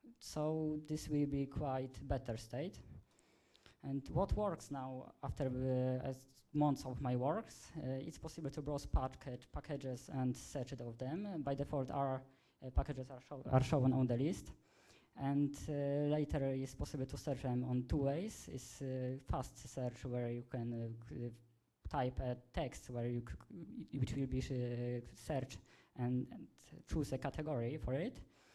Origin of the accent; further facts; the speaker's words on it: Poland; English is a second language; I'm from Poland